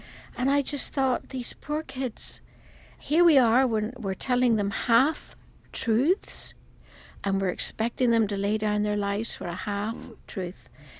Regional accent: Ireland; I was from Ireland.

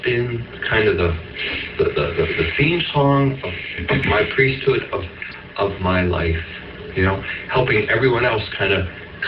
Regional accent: Boylston, Massachusetts, United States; I grew up in Boylston, Massachusetts, a little tiny rural central Massachusetts town

